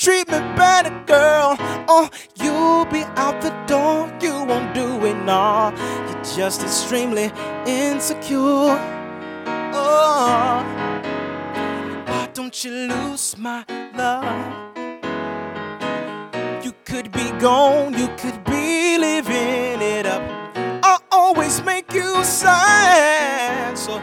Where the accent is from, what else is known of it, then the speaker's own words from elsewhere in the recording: Southern US, United States; from what I've noticed growing up in the South and just coming out here